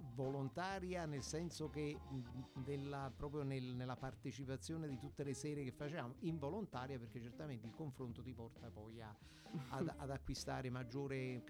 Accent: Southern Italy, Italy; ed essendo un terrone, quindi abbiamo affinità con l'Africa.

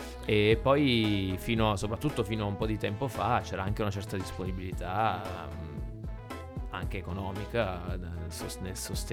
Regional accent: Salerno, Campania, Italy; now in Parma, Italy; Lui siamo di Salerno. Due terroni, io sono di Salerno. Ci siamo incontrati qua.

